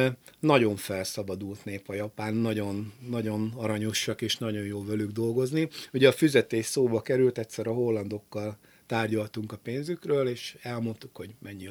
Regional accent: Gánt, Fejér, Hungary; Hiszen én egy olyan helyről származom, Gántbányaterepről vonatkoztatok el mindent, amikor én kisgyerek voltam, ez még egy bányász település volt, a bauxit bányászatra épült

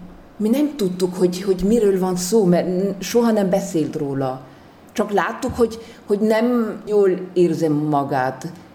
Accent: Vienna, Austria; born there; first language German; Hungarian is a second language; Én 57-ben születtem Bécsben.

